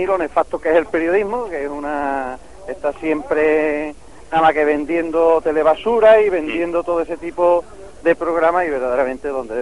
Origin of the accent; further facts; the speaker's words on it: Aracena, Andalusia, Spain; now in Minas de Riotinto, Spain; soy de Aracena y vivo en Río Tinto.